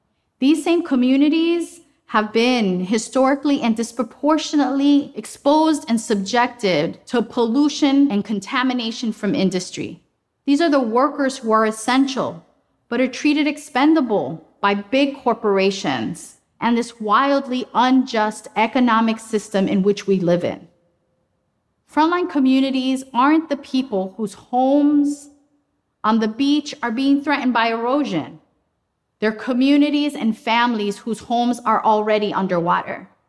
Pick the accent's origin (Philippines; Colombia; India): Colombia; also born or lived in Detroit, United States; now in United States; when my mother, brother, and I immigrated from Colombia, we made our homes alongside landfills, incinerators, oil refineries, power plants, and waste treatment plants.